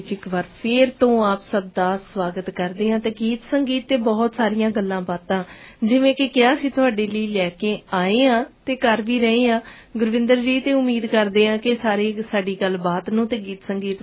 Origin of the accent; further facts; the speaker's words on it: Punjab, India; moved away; ਜਦੋਂ ਕਦੀ ਵੀ ਮੈਂ ਕਹਿੰਦੀ ਕਿ ਮੈਂ ਦੁਆਬੇ ਤੋਂ ਹਾਂ ਤਾਂ ਕਈ ਲੋਕੀ ਫਿਰ ਥੋੜਾ ਸੋਚ ਚ ਪੈ ਜਾਂਦੇ ਆ